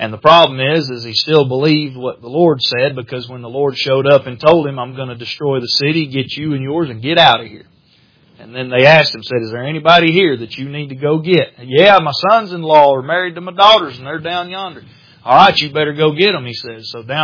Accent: United States; born there; Now, don't get me wrong. I'm glad that I'm American. I'm glad I was born in this country.

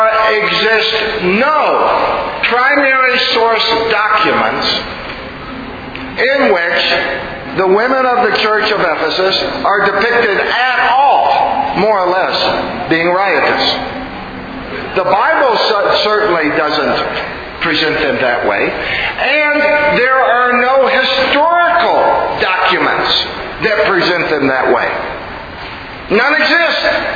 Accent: Houston, Texas, United States; I am from Houston. It is a very humid climate.

